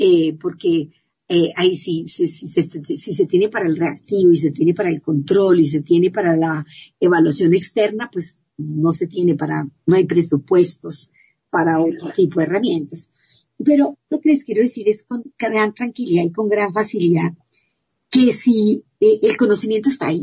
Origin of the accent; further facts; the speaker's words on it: Colombia; Cuando no se tiene, como es el caso en mi país, en Colombia, lo hablo específicamente en nuestro contexto